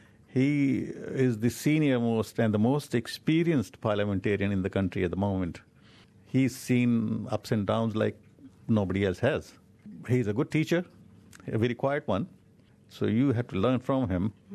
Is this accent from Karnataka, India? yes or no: no; Mumbai, Maharashtra, India; moved away as an adult; now in New Zealand; I was born in Mumbai, India, went to a Punjabi school, and then later on graduated from University of Mumbai in political science and psychology. I did an honors degree there, and came to New Zealand